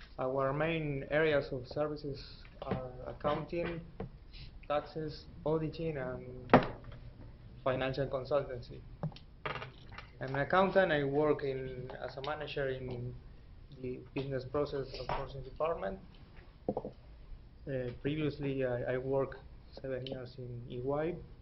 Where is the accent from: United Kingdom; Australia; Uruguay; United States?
Uruguay; I'm from Uruguay.